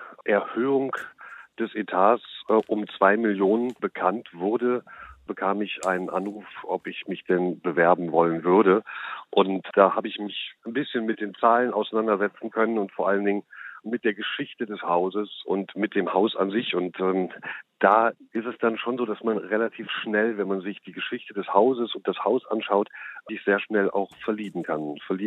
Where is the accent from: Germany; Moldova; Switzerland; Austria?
Germany